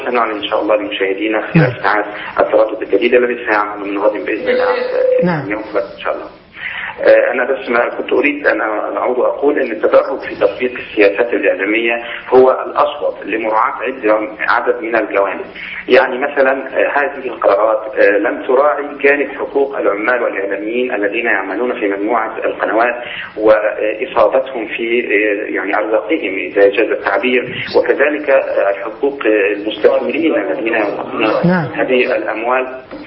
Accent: Egypt; يعني نحن في بلادنا مصر وفي بعض البلدان العربية تأتينا كل شوية فتنة

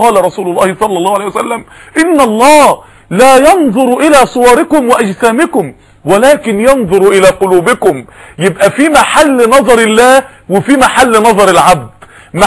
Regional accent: Mansoura, Dakahlia, Egypt; في بعض الناس يعني عندنا في المنصورة قالوا لي

